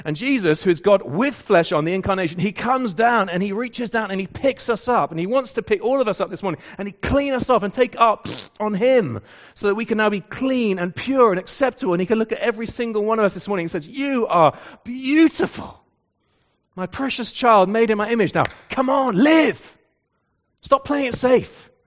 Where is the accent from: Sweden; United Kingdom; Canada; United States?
United Kingdom; England; Let me talk as an Englishman